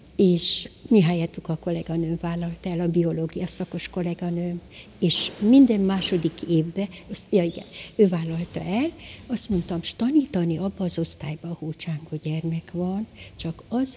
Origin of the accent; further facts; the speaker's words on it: Miercurea Ciuc, Harghita, Romania; bemutatkoztam, hogy Csíkszeredából vagyok